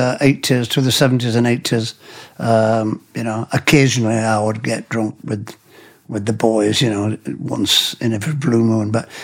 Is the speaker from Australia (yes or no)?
no; England, United Kingdom; I think I'm from the English countryside, so it's quite a religious upbringing, church every Sunday and things.